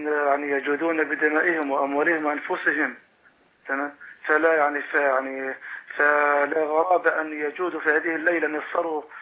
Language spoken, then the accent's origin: Arabic; Palestine; ليتحدث عن يعني ما يحدث عندنا في فلسطين